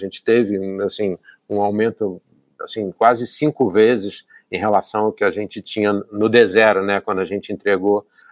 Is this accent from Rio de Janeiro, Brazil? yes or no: yes; Rio de Janeiro, Brazil; eu sou carioca, então eu sou sempre um pouco enviesado